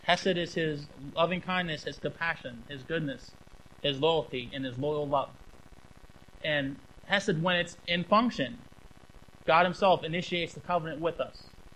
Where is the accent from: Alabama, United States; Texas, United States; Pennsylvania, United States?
Pennsylvania, United States; I'm from Belvern, Pennsylvania.